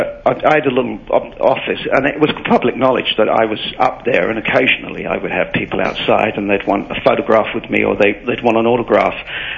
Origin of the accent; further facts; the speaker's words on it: England, United Kingdom; accent: English; I worked with a coach to get my English accent back.